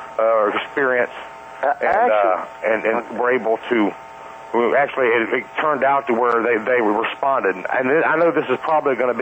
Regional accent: Shreveport, Louisiana, United States; now in Atlanta, United States; I'm from Shreveport originally, so...

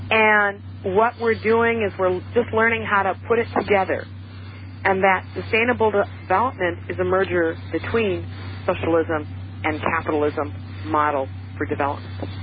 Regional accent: United States; as an American, I did not know what socialism was.

